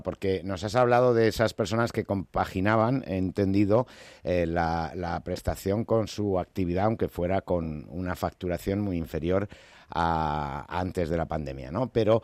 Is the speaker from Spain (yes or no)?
yes; Spain